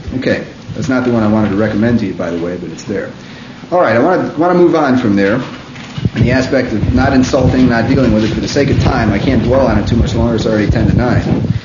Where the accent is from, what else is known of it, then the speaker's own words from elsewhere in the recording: Chicago, Illinois, United States; I have always been, and it is a trademark of what I grew up with in Chicago, of being a sarcastic blankety blank